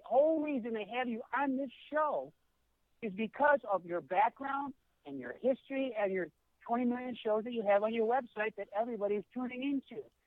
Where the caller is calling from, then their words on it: Orange, California, United States; Oh, it's Orange, California.